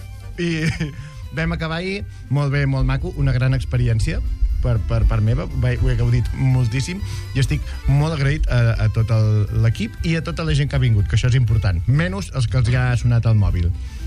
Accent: Catalonia, Spain; Bueno, que es facin un petó, perquè som catalans.

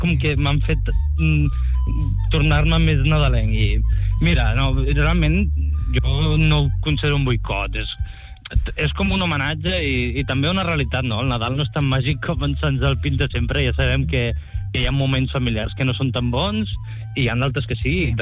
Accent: Malgrat de Mar, Catalonia, Spain; jo tenia una pàgina de memes d'allà d'on soc jo, de l'Alt Maresme. Jo soc de Malgrat de Mar i l'Alt Maresme, que és el que va de Malgrat a Arenys

